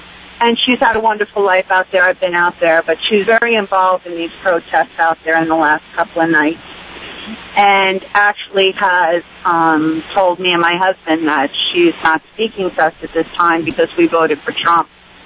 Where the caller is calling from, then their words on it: New York, United States; Yes, hi. I'm actually calling from New York, 77 a.m.